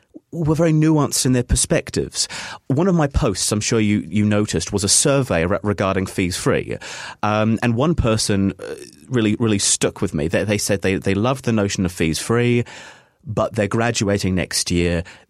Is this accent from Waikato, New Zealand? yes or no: no; Tauranga, Bay of Plenty, New Zealand; also born or lived in Dunedin; I was raised, I sort of came to my maturity in Dunedin, but I was raised in Tauranga, deep blue Tauranga.